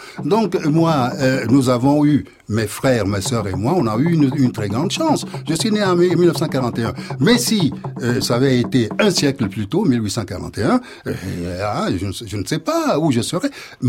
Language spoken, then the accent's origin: French; Lomé, Maritime, Togo; Tout simplement, je viens du Togo. Et quand on parle d'un pays d'Afrique, la plupart des gens se réfèrent immédiatement à la capitale. Moi, évidemment, j'ai grandi à Lomé, mais Je viens d'une toute petite ville, un bourg, peut-on l'appeler, qui s'appelle Anejo. Anejo est à 50 kilomètres de Lomé